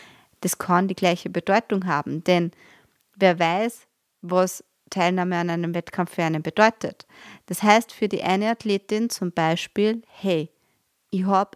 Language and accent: German; Austria; ich als Österreicherin darf zur Amateurweltmeisterschaft